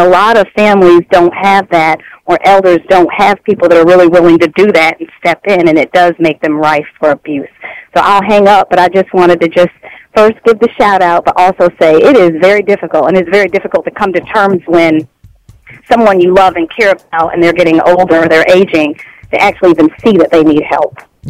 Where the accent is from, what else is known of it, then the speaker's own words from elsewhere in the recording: Lockport, New York, United States; First, I have to give a big Western New York shout out to Miss Young. I was raised in Lockport.